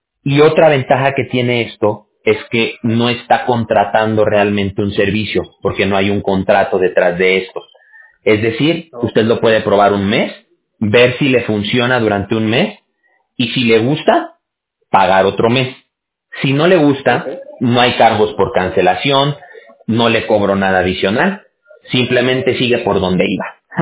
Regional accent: Aguascalientes, Mexico; now in California, United States; ya llevo un rato aquí viviendo en California, que es en donde nosotros también estamos ubicados, pero sí, yo soy de allá de México y yo viví la mayoría de mi vida allá en Aguascalientes.

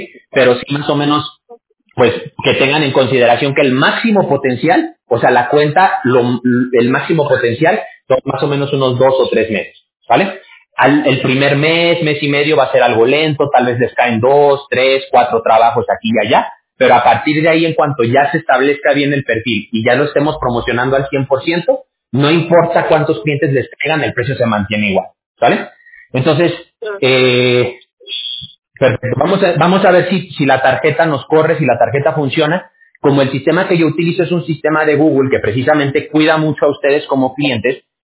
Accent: Mexico; decimos en México, de donde yo soy

